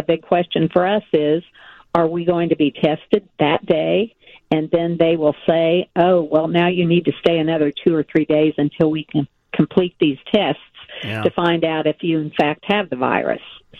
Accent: Indiana, United States; No, we're from Southern Indiana.

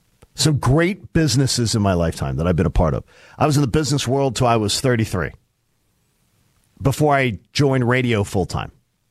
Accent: Pennsylvania, United States; And people are saying, yes, my home state.

